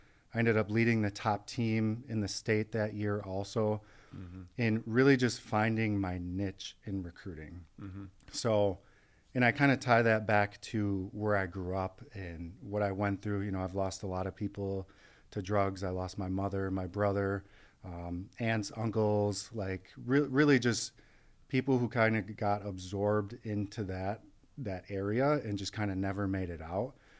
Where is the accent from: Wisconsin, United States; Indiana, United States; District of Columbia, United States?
Wisconsin, United States; Milwaukee; So I grew up in Milwaukee, Wisconsin. I grew up in kind of a rough area, those who are familiar with Milwaukee. So kind of Lincoln area, 19th and Lincoln